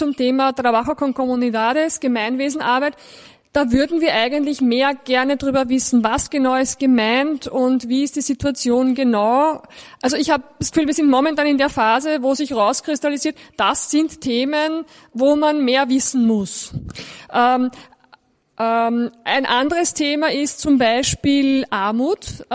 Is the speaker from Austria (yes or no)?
yes; Austria; als Österreicherin eben tatsächlich in einem reichen Land zu leben